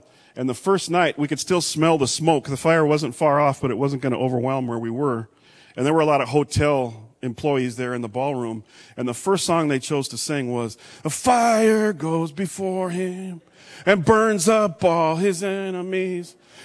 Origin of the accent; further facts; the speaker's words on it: Texas, United States; There's nobody prouder than being a Texan than me, right? Nobody.